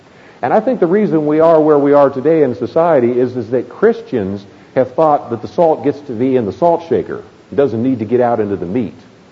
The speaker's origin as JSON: {"language": "English", "town": "Berkeley", "region": "California", "country": "United States", "tie": "born there", "said": "Now, I was born in Berkeley, California. I grew up in the free speech movement, so I know what those are like."}